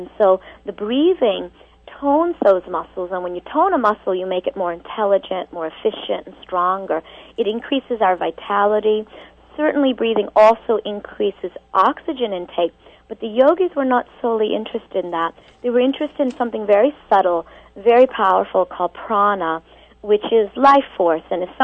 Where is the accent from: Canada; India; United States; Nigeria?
India; born there; I was born in India, and I was raised here, though.